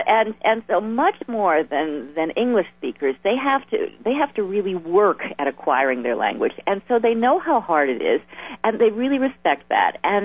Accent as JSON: {"language": "English", "town": "San Francisco", "region": "California", "country": "United States", "tie": "born or raised there", "said": "I studied in my hometown of San Francisco."}